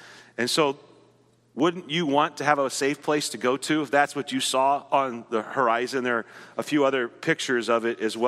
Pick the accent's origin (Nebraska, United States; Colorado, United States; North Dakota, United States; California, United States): Nebraska, United States; Now, by the time I grew up in Nebraska in the 70s, most everybody had basements.